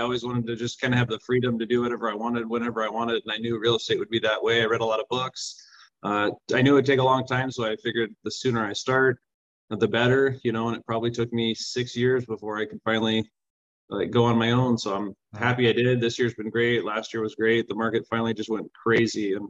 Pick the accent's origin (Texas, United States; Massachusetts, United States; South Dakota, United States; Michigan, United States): South Dakota, United States; Mitchell; born and raised in Mitchell, South Dakota. I'm still a resident currently.